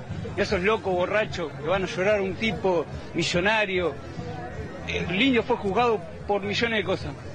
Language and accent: Spanish; Chingolo, Córdoba, Argentina; de Chingolo. Mirá, yo soy albañil, vengo de Chingolo